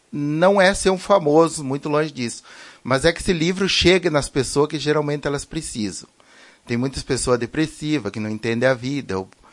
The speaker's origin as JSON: {"language": "Portuguese", "town": "Arvorezinha", "region": "Rio Grande do Sul", "country": "Brazil", "tie": "born or raised there", "lives_now": "Marau, Brazil", "said": "Eu sou natural de Arvorezinha e estou em Marau há 26 anos já."}